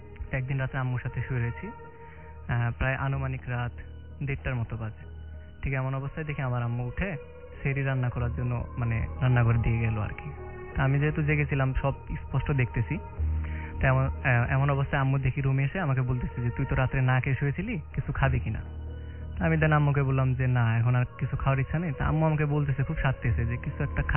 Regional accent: Badda, Dhaka Division, Bangladesh; আমি বাড্ডা থেকে এসেছি।

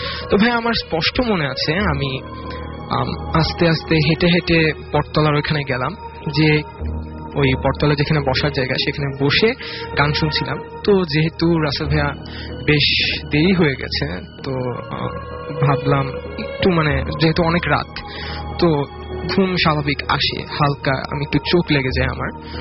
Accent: Dhaka, Dhaka Division, Bangladesh; আমি বাংলামোটর থেকে এসেছি।

